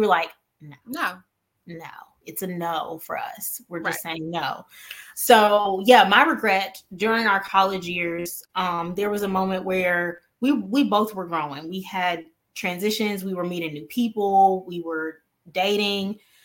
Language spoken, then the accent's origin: English; Mobile, Alabama, United States; We're both from Mobile, Alabama.